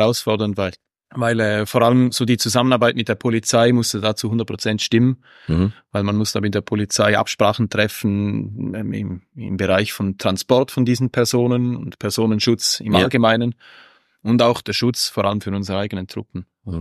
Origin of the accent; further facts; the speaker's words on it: Haslen, Appenzell Innerrhoden, Switzerland; Ja, aufgewachsen bin ich in Haslen, in Appenzell.